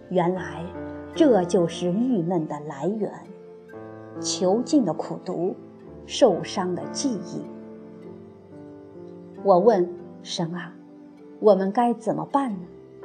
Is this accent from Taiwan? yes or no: no; China; 未雨绸缪，似乎是我们中国人的美德，但你有没有发现，正因为如此，我们中国人活得特别累。